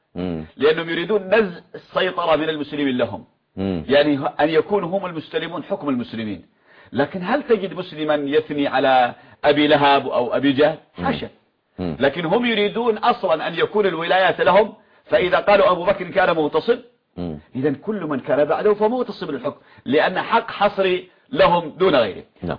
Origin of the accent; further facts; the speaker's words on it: Yemen; قبيلة قحطان عندنا في اليمن